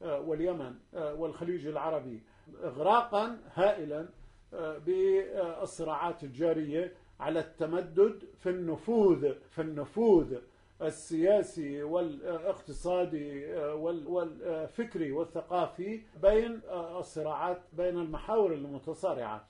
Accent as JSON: {"language": "Arabic", "country": "Palestine", "said": "مثل ما بتقول الحكم الشعبية عندنا في فلسطين"}